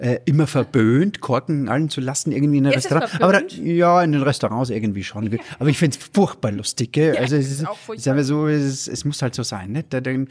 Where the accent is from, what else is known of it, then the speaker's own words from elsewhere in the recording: Styria, Austria; von einem großartigen Saftproduzenten aus meiner Heimat der Steiermark